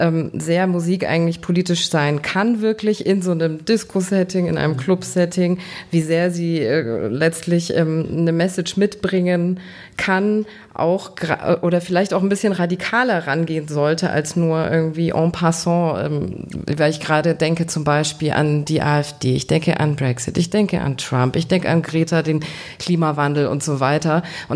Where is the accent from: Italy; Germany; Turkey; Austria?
Germany; Bavaria; Das war bei mir nicht der Fall in Bayern, in so einem kleinen 300-Einwohner-Dorf.